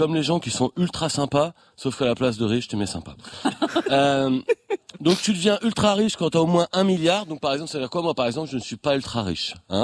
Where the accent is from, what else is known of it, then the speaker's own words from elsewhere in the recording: France; je vous donne cette nouvelle en tant que Français.